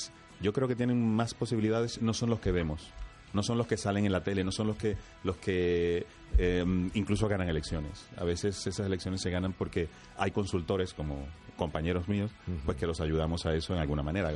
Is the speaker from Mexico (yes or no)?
no; Cádiz, Andalusia, Spain; Yo soy, aunque no parezca, yo soy gaditano, soy de Cádiz. Y tengo el flamenco en la vena